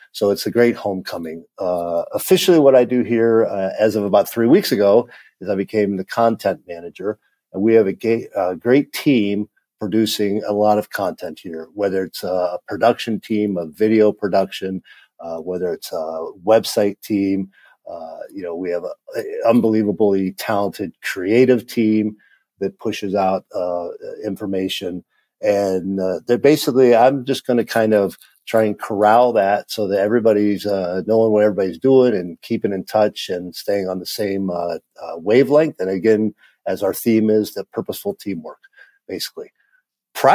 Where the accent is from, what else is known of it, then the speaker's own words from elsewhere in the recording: Canton, Ohio, United States; So coming to Pro Football Hall of Fame is indeed basically a homecoming for me. I grew up in Canton, Ohio.